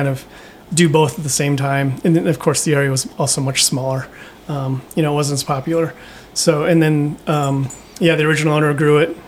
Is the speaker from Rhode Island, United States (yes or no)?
no; Iowa, United States; I grew up in Iowa, so